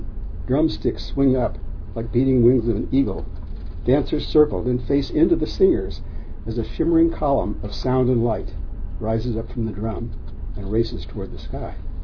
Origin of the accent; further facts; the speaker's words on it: Hominy, Oklahoma, United States; I'm from Hominy, Oklahoma